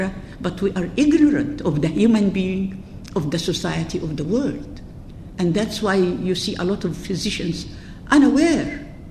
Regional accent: Egypt; English is a second language; so I am from Egypt, from North Africa. I am not from the Middle East.

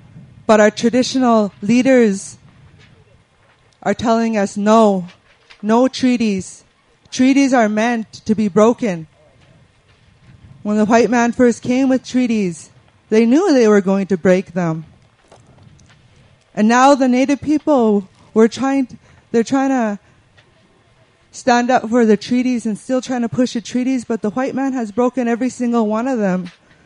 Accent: British Columbia, Canada; I'm from the Sequatmoc territory in so-called British Columbia, Canada. We are mountain people. We depend on the mountains.

